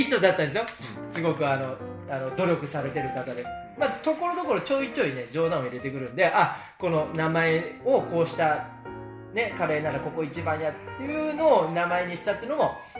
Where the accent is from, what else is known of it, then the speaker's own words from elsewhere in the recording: Aichi, Japan; 私たち、愛知県民としてはすごく嬉しい